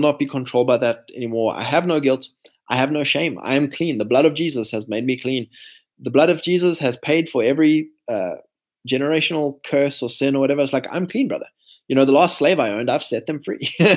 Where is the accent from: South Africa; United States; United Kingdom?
South Africa; because even growing up in South Africa, you have experiences, right?